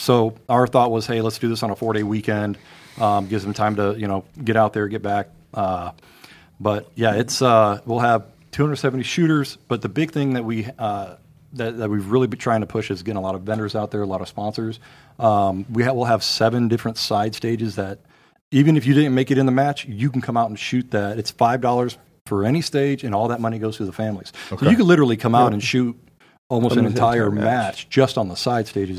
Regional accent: Shelby, Ohio, United States; born there; So I was born in... I'll say Shelby. I was born in just outside Mansfield. No one knows where Shelby is, but Mansfield's an hour north of Columbus.

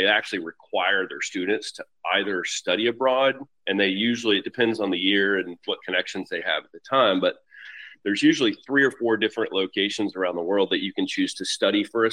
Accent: Memphis, Tennessee, United States; But anyway, we grew up in Memphis with not a lot of money. My dad was very thrifty, very frugal, and we saved, credit to him, we saved our money for experiences, not things.

